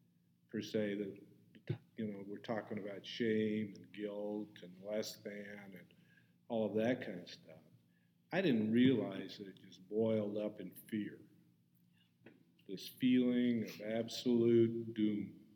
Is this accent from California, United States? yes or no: no; Utah, United States; I'm from Utah, little lad from Utah.